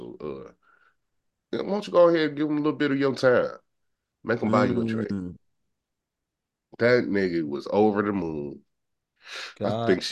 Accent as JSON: {"language": "English", "town": "Champaign", "region": "Illinois", "country": "United States", "said": "Like, he from, I'm from Champaign. He from Springfield, Illinois. And it's right down the way."}